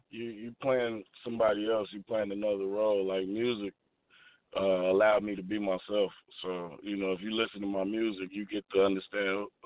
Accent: Chicago, Illinois, United States; I ended up getting the role as Jason, which was pretty big because I lived in Chicago. I grew up in Chicago, and you know, the movie was being filmed in Houston

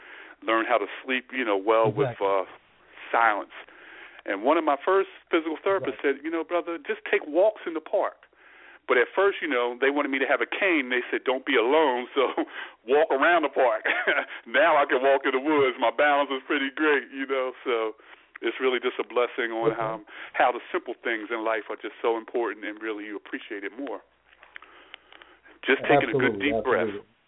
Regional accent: Philadelphia, Pennsylvania, United States; And I grew up in South Philly at the Christian Street YMCA, so I was a swimmer.

